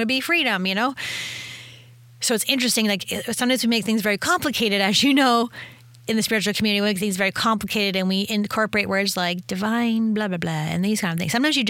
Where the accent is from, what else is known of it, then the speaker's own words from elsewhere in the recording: Orangeville, Ontario, Canada; also born or lived in Shelburne; because I'm from Orangeville and Shelburne